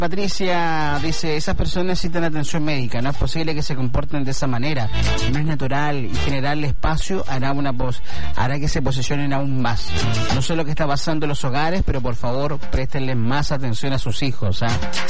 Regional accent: Chile; Como buen chilenos, como buen chileno, que copiamos todo.

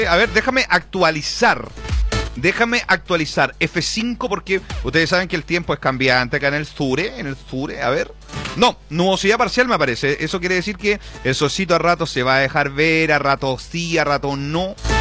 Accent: Cajón, Chile; Yo soy de Cajón, pueden retirar en mi domicilio y consultar.

